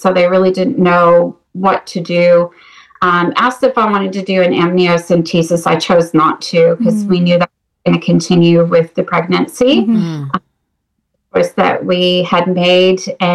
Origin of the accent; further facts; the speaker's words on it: United States; So I am half Norwegian. So I grew up in America, but my mother is Norwegian from Norway.